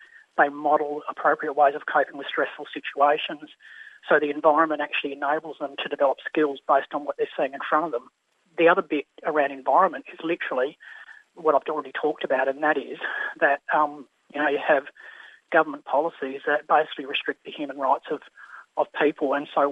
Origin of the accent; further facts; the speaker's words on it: Western Australia, Australia; even myself as an Aboriginal person, when I came down from the Pilbara, I was expecting all this training in Aboriginal culture